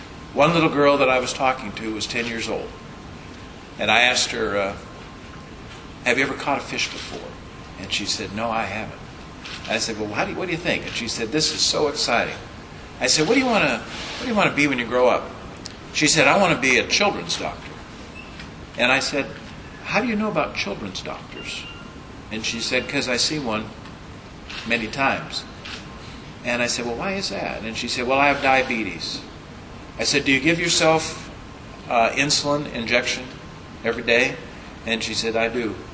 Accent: Idaho, United States; So I'm from Idaho, as Tom indicated, and in Idaho, a beautiful area, great fishing in Idaho.

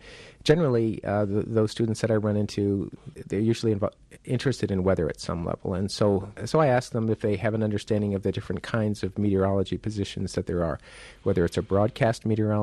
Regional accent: Northeast, United States; I can remember when I was growing up in the Northeast that time after time there would be forecasts made.

